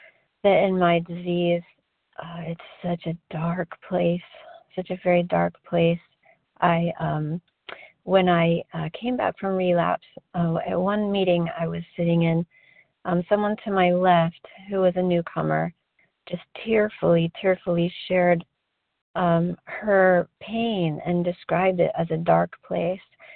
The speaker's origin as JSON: {"language": "English", "region": "California", "country": "United States", "said": "I'm grateful to be recovered, and I'm from California."}